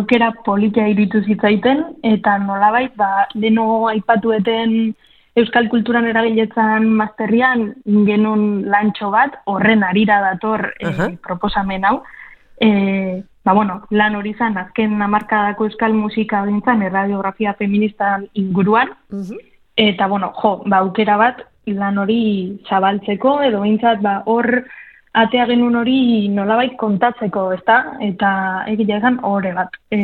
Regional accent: Zestoa, Basque Country, Spain; bereziki nire herrian bertan, Zestuan

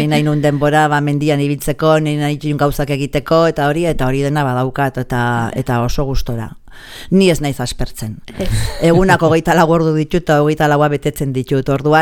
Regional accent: Ugaldetxo, Basque Country, Spain; born there; ni jaio nintzen maiatzako 31, 59an, Ugaldetxon

